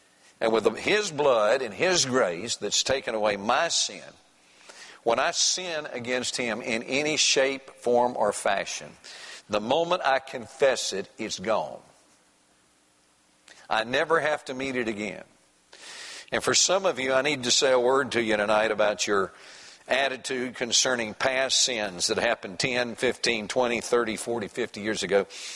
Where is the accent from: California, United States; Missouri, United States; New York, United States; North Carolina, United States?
North Carolina, United States; Greensboro; I heard that downtown in my hometown in Greensboro, North Carolina, they were going to bombard the King Cotton Hotel.